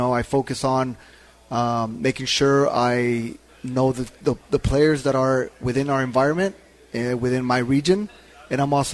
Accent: Houston, Texas, United States; also born or lived in Europe; Houston is home for me. You know, born and raised in Houston.

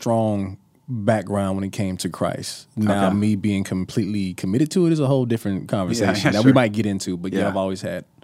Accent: Chicago, Illinois, United States; So I'm born and raised in Chicago, the South Side of Chicago.

